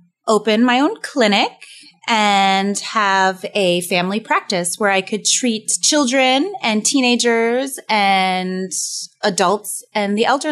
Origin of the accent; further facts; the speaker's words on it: New Hampshire, United States; I grew up in the Northeast, in the state of New Hampshire, and it was very, very cold, and we had many, many feet of snow every winter.